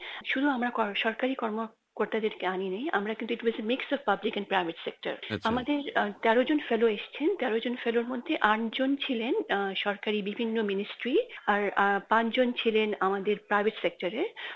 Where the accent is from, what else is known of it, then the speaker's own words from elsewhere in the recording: Bangladesh; কারণ আমি বাংলাদেশে বড় হয়েছি